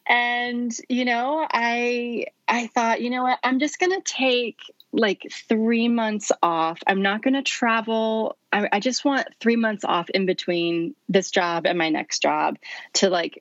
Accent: Nevada, United States; born there; I was born in Nevada, and from as early as I can remember, I wanted to be a ballerina.

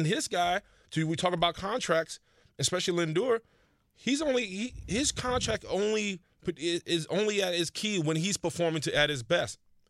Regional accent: New York, United States; I'm a New Yorker. I watch the Knicks.

